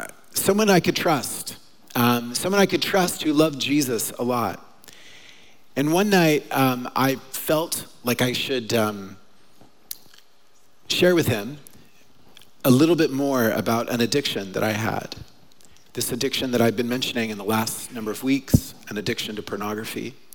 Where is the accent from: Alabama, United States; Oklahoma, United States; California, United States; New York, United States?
Oklahoma, United States; I'm from Oklahoma, so I came up here from 1998 to 2002. I was at Trinity. And then from 2002 to 2004, I moved back home to Oklahoma.